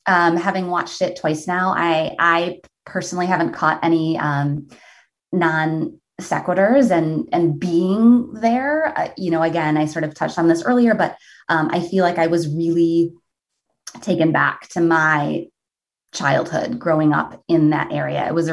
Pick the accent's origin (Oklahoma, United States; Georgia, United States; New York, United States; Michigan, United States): Michigan, United States; Redford; So I grew up in Redford, and my grandmother basically lived on the other side, for those of you who are from Detroit.